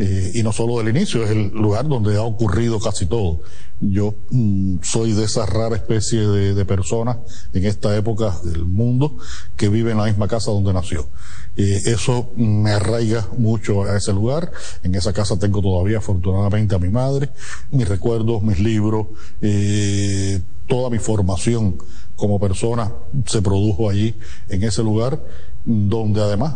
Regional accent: Cuba; porque soy un cubano que escribe en Cuba, quiere escribir sobre Cuba, tiene un fuerte sentido de pertenencia a Cuba

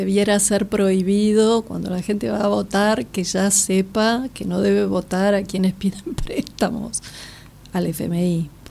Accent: Brazil; Spanish is a second language; Bueno, pero yo te lo digo como brasileña.

